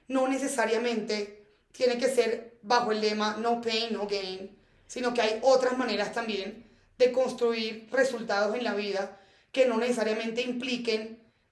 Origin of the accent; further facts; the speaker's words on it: Barranquilla, Atlántico, Colombia; el reto básicamente fue que yo me vine de Barranquilla, mis papás estaban sosteniéndome económicamente, pagando mi universidad.